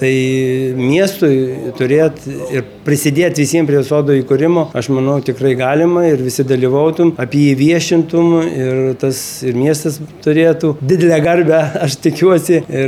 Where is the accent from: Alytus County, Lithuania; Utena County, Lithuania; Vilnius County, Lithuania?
Alytus County, Lithuania; Alytus; tokio sodo atsiradimas Alytuje, aišku, mano gimtajam mieste